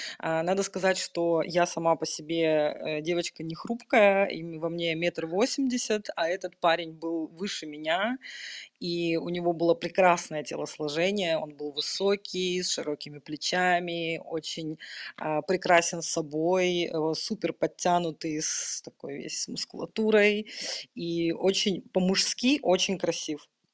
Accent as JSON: {"language": "Russian", "town": "Petrozavodsk", "region": "Republic of Karelia", "country": "Russia", "tie": "born there", "said": "я же родилась в Карелии, в городе Петрозаводске, как и мои сведущие"}